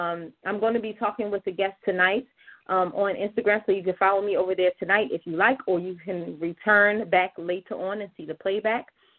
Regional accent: Baltimore, Maryland, United States; correlations between my hometown of Baltimore and the motherland, specifically Senegal.

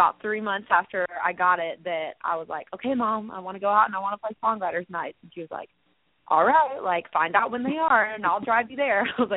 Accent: Nashville, Tennessee, United States; I live in Nashville. I grew up in Nashville, so I'm seeing all these people around me writing songs and playing guitar

